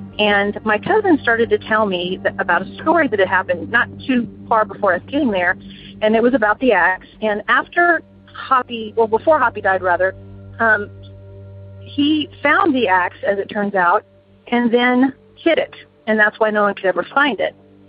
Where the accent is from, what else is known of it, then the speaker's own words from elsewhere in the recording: Houston, Texas, United States; I'm from Houston, Texas.